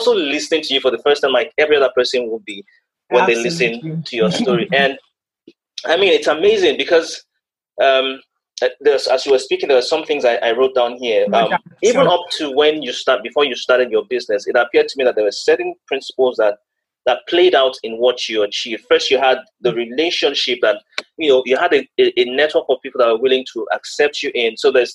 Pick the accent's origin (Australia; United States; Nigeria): Nigeria; And that's because coming from where we came from Nigeria, where we've come from